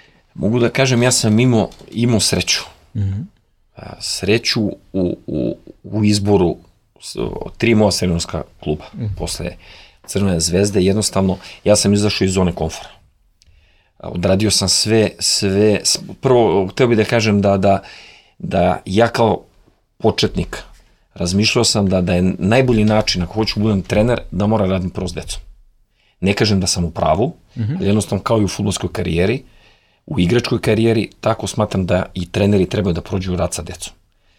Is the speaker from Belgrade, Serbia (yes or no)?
yes; Belgrade, Serbia; Ja sam rođen u Beogradu, ja sam Beograđan.